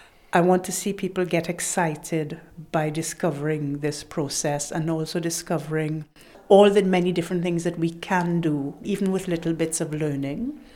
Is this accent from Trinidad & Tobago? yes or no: yes; Trinidad & Tobago; It's part of my culture growing up in Trinidad.